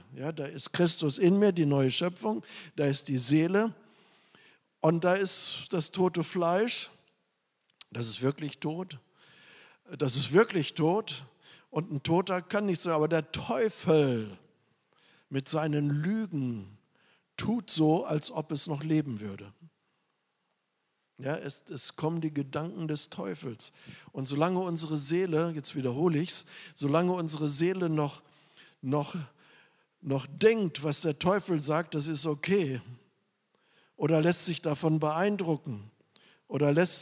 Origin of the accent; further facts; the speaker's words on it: Germany; now in India; Und ich denke immer noch als Deutscher, obwohl ich schon in Indien bin, und bin nicht in Übereinstimmung mit dem indischen Denken.